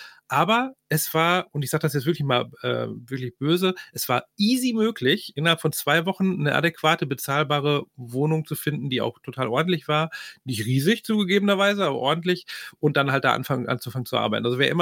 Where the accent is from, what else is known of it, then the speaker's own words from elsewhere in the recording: North Rhine-Westphalia, Germany; Ich komme aus dem Ruhrgebiet.